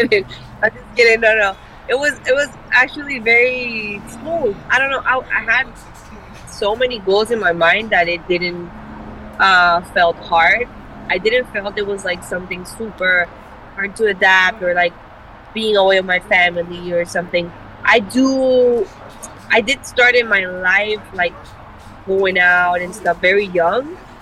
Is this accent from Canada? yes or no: no; Colombia; I don't know if it's because I grew up in Colombia, and like, you have to be aware of everything.